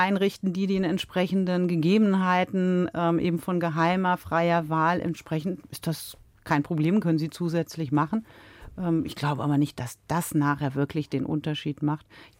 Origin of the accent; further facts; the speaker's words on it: Frankfurt, Hesse, Germany; Das ist mit einer der Gründe, warum ich so viel Wert auf meine Heimatstadt in Frankfurt lege